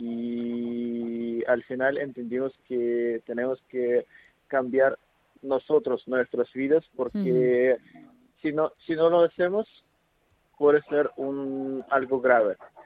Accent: Russia; now in Spain; Sí, es que soy de Rusia y en Rusia los homosexuales tienen que vivir dos vidas diferentes.

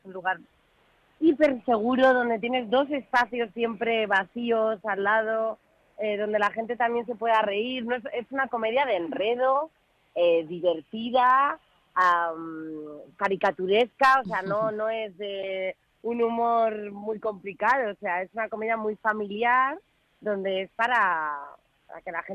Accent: Bilbao, Basque Country, Spain; also born or lived in Madrid; Bilbao, he dicho, madre mía, qué vergüenza, perdón, mi tierra. Yo soy madrileña vasca.

